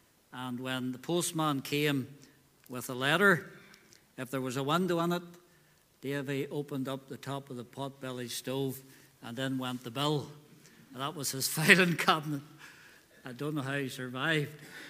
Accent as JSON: {"language": "English", "town": "Newtownards", "region": "Northern Ireland", "country": "United Kingdom", "tie": "born or raised there", "said": "I was growing up in Newton Ards, the trouble seemed far away. Even though Belfast was only up the road, we never had much bother."}